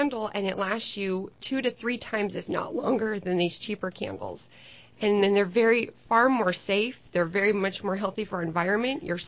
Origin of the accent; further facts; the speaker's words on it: Los Angeles, California, United States; now in San Jose, United States; Well, I'm from Los Angeles, and then I moved to San Jose, and I've been here back and forth